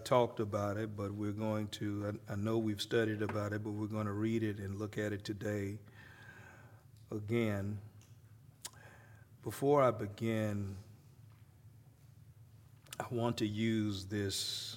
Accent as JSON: {"language": "English", "town": "Monroe", "region": "Louisiana", "country": "United States", "said": "We're from Monroe, Louisiana. And that's about a 90-minute drive."}